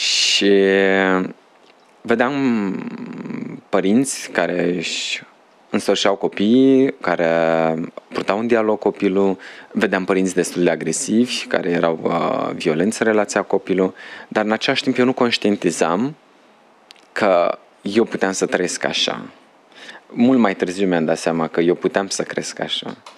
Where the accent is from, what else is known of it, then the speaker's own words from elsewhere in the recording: Pâncești, Bacău County, Romania; Deși m-am născut la Bacău, provin dintr-o familie destul de săracă, din comuna Pâncești, sat Petrești, sunt al 13-lea copil.